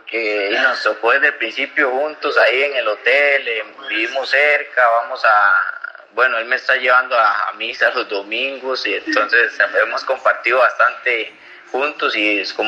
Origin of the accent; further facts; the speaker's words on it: Alajuela, Costa Rica; now in Ibagué, Colombia; Sí, creo que es muy parecido Ibagué a Alajuela, de donde yo soy. El clima, la ciudad es pequeña.